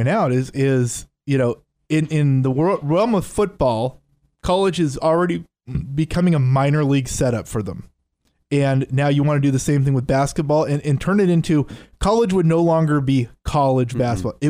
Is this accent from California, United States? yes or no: no; Seattle, Washington, United States; We mentioned earlier, I grew up in the Seattle area.